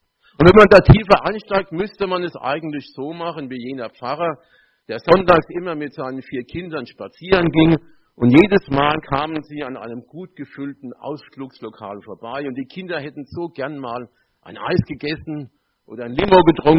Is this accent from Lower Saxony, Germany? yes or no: no; Groß-Zimmern, Hesse, Germany; Ich komme aus Großzimmern, ist gerade hier über den Berg